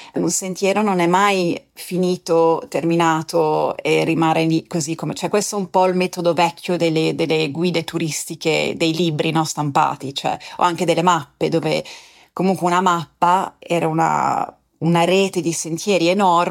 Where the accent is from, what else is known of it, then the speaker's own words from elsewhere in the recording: Alps, Switzerland; io sono svizzera di origine, sono svizzera e italiana e sono cresciuta nelle Alpi